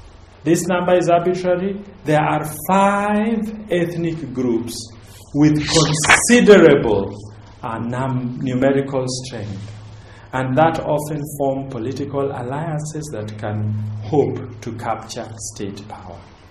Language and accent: English; Kenya; I think I'm a Kenyan, and we belong to the country of the marathon.